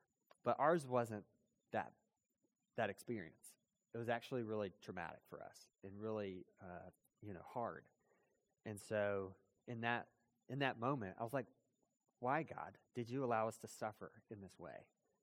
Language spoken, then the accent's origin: English; Savannah, Georgia, United States; I grew up in Savannah my whole life.